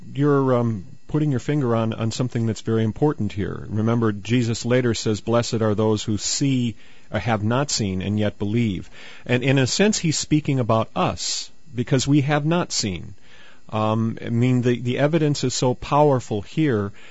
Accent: Wisconsin, United States; now in St. Louis, United States; Yes, I am. I'm originally from Wisconsin, you know.

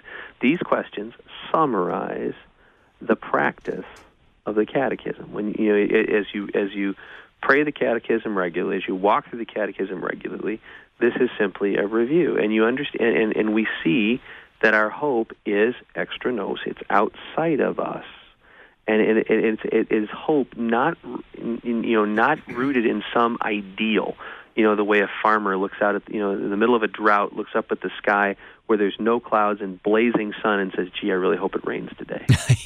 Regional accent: Edwardsville, Illinois, United States; I grew up in Edwardsville, Illinois, so I'm a city kid. Okay, I got my milk from the store

